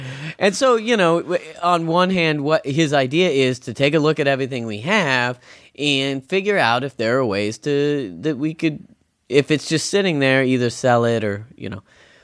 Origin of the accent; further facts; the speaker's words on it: Fresno, California, United States; we come from Fresno.